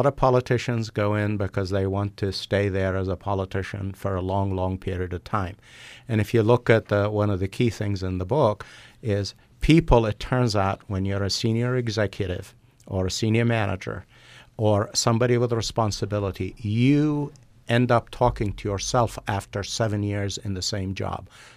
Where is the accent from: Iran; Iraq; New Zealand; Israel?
Iraq; now in Oro Valley, United States; I moved to Oro Valley in 2003. And in 2004, we had just occupied Iraq, and I'm originally from Iraq.